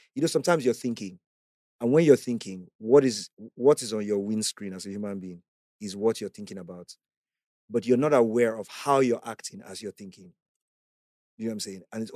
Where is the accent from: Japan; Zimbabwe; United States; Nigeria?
Nigeria; Jos, Plateau; J Town, G-Town is like, have you been to Jos?